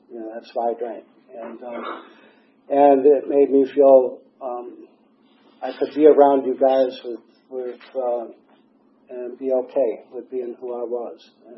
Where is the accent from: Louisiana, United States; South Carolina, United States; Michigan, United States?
Michigan, United States; Lansing; So, anyways, I was born in Lansing, Michigan. I'm a damn Yankee. My dad is a salesman, and my mom was a nursery school teacher, and there was four of us kids. And I thought a pretty good upbringing or whatever, and lived there for about 10 years.